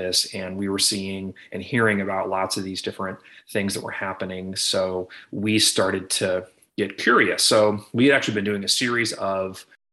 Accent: Plano, Texas, United States; I grew up in Plano, Texas, just outside of Dallas, and spent basically my whole life there.

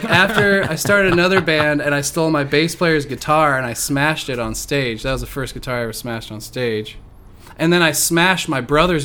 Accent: Maryland, United States; also born or lived in Green Bay, Wisconsin / Kansas City; In Baltimore, outside of Baltimore.

